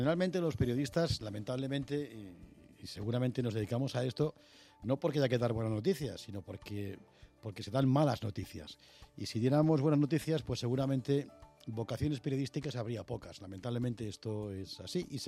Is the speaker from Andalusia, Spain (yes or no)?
no; Madrid, Community of Madrid, Spain; los madrileños somos gente tan comprometida con la lucha contra la pandemia como un andaluz, un manchego o un riojano.